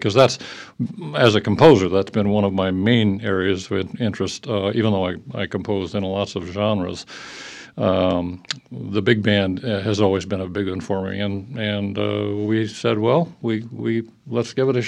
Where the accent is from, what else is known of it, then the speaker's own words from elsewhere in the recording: Yreka, California, United States; a place that I had come to because I was born and raised in Yreka.